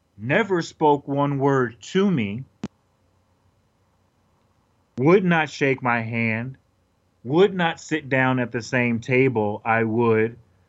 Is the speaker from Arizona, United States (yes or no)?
yes; Arizona, United States; Also, growing up in Arizona, I dealt with the real deal racists